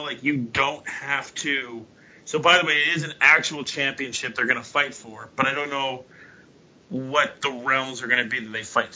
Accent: England, United Kingdom; Number one, being English, it's really cool to see it get on the map.

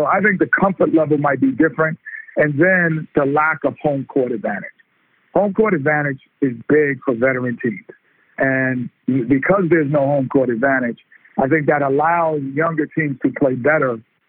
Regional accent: New York, United States; because I'm from New York.

